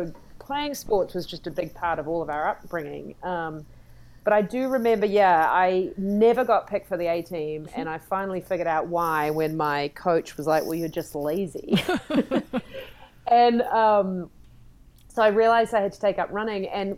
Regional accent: New Zealand; accent: New Zealand; now in United States; I mean, I come from New Zealand, you can tell by the accent

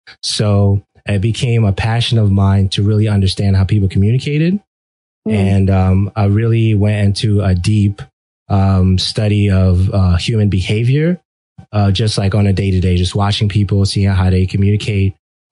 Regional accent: Brooklyn, New York, United States; born there; English is a second language; So once I felt very comfortable, you know, with English, even though I was born in Brooklyn, New York, right? So I was born here, but I had trouble there.

